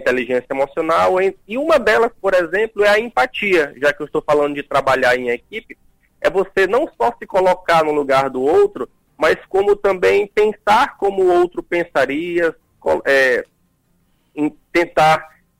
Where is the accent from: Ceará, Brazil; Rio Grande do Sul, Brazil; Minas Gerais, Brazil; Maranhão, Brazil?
Maranhão, Brazil; São Luís; also born or lived in Teresina; Eu estou falando aqui de São Luís do Maranhão.